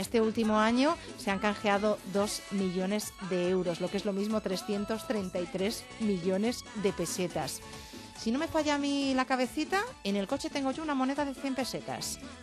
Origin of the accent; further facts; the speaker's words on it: Spain; lo ahorradores que somos los españoles